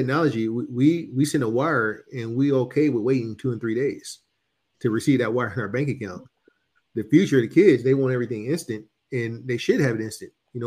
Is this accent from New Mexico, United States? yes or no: no; Oakland, California, United States; I grew up in the Bay Area in Oakland